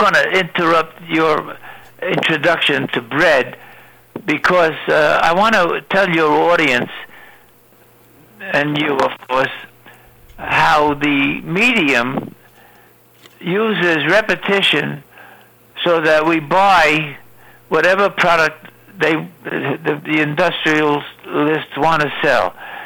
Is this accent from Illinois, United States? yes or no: no; Brooklyn, New York, United States; And when I was growing up in Brooklyn, born in 22, it was a depression.